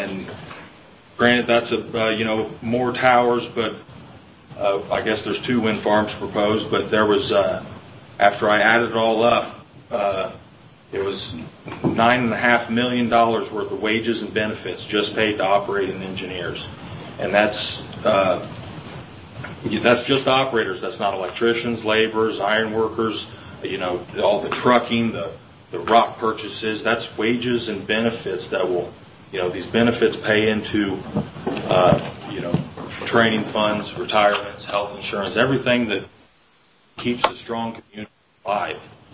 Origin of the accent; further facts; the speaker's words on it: Illiopolis, Illinois, United States; I'm from Iliopolis, just right across the river from Christian County.